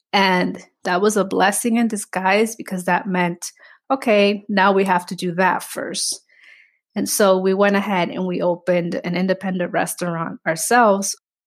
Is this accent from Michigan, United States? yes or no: no; Bronx, New York, United States; also born or lived in Dominican Republic; Like, I remember growing up in the Bronx. I immigrated in the 90s. My mom brought me here from Dominican Republic, and she raised me as a single mother.